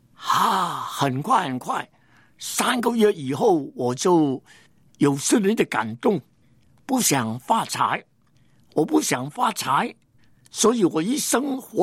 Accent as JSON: {"language": "Chinese", "country": "Hong Kong", "tie": "born there", "said": "因为我是香港出生的，但是呢神给我一个中国心，虽然我那个时间连普通话都不会讲"}